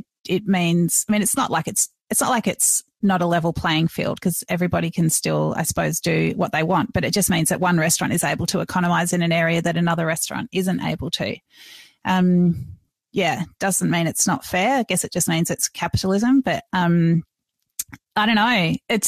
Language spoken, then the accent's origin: English; Melbourne, Victoria, Australia; my hometown of Melbourne.